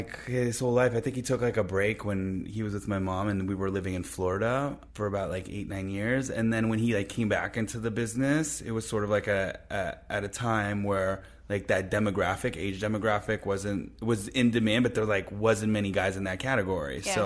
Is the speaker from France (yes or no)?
yes; Royan, Nouvelle-Aquitaine, France; also born or lived in New York City, United States; I was born in New York City. At the age of one, my family moved to the southwest of France where my father's from. I lived there till I was like 6 or 7.